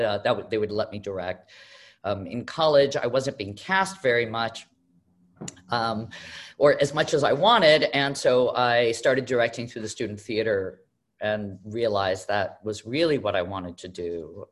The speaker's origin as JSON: {"language": "English", "region": "Mexico City", "country": "Mexico", "tie": "born or raised there", "said": "I grew up in Mexico City, attending a Zionist yeshiva."}